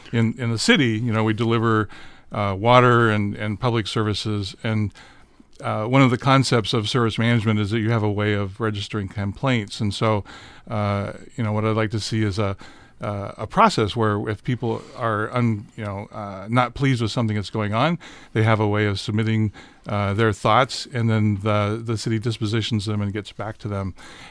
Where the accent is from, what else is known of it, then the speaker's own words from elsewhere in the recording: Dallas, Oregon, United States; born there; I was born in Dallas, Oregon, down by Salem.